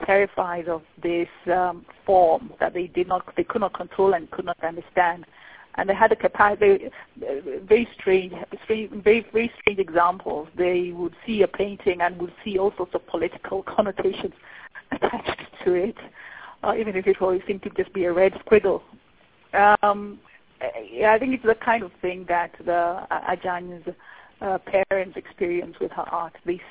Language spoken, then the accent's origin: English; Kenya; I hope I write as a Kenyan, and we are a very multilingual, multicultural society. From the time we're born, we negotiate different languages and different ways of being and different cultures right from the beginning.